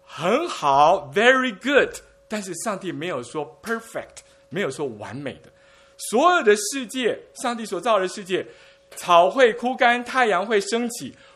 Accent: Taiwan; first language Min Nan; 我的母语呢，我妈妈的语言是闽南话，台语呢，他们叫父亲是叫阿爸。

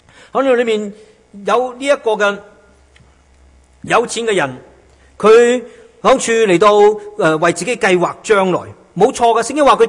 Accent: China; 当我们中国人常时讲五福临门的时候

